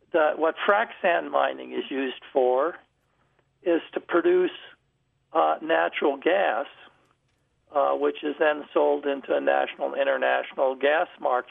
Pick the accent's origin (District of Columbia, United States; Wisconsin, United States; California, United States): Wisconsin, United States; now in Montana, United States; I'm I'm from Montana. I grew up in Wisconsin, but I've been in Montana for 45 years, a mining state, long history in mining.